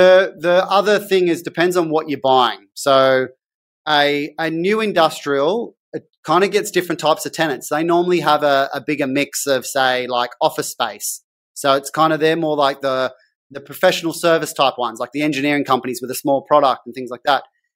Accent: Sydney, New South Wales, Australia; So I grew up in Sydney's West. It was farmland, like Kellyville and the Hills District didn't exist.

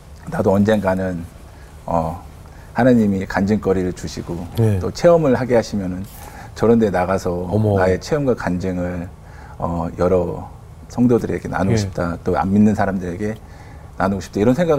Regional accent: Uijeongbu, Gyeonggi Province, South Korea; 이제 서울로 저는 의정부에서 학교를 나왔는데

